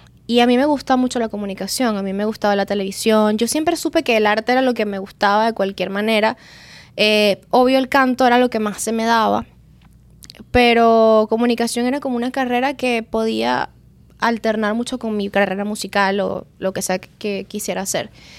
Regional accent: Cagua, Aragua, Venezuela; also born or lived in Maracay; Yo nací en Maracay y luego me mudé a un pueblo que se llama Cagua, que está un poco cerca, como a una hora o menos, porque mi papá trabajaba en una empresa y lo cambiaban mucho, entonces viví parte de mi infancia en Cagua

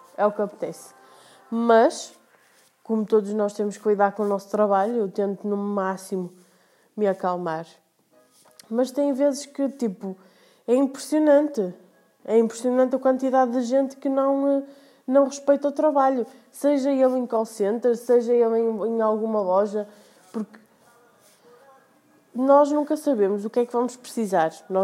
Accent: Porto, Portugal; tenho 22 anos, venho do Porto, trabalho em call center já há algum tempo.

